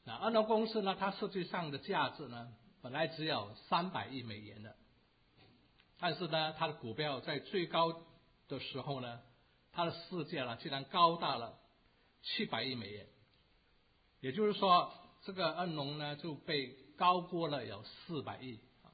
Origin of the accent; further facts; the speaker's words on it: Canada; 那也发生在我们的加拿大。我不知道大家还记不记得在几年前我们加拿大人呢引以为荣的